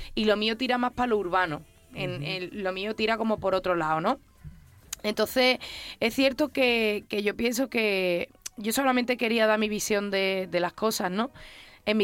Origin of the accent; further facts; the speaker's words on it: Algeciras, Andalusia, Spain; hace un mes lo hicimos como un adelanto en Algeciras, en mi tierra.